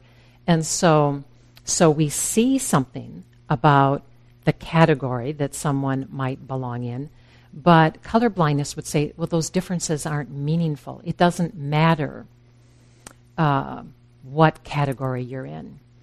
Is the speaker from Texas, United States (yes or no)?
no; Wisconsin, United States; I remember I grew up in Wisconsin out in the country